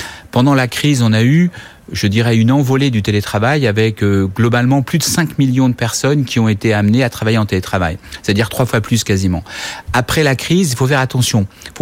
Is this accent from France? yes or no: yes; Grand Est, France; Par exemple, moi, dans les Vosges, je viens des Vosges, on distribuait du rotin, du bois pour faire des chaises.